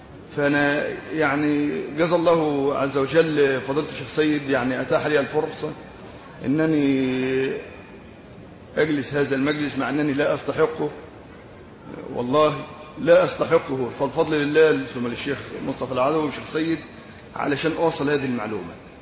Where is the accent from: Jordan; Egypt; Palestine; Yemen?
Egypt; Faiyum Governorate; عندنا في الفيوم